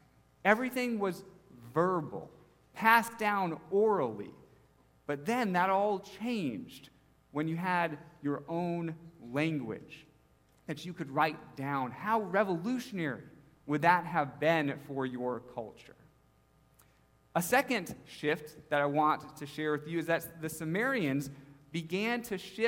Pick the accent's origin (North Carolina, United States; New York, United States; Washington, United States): North Carolina, United States; Charlotte; I said, well, I'm from Charlotte.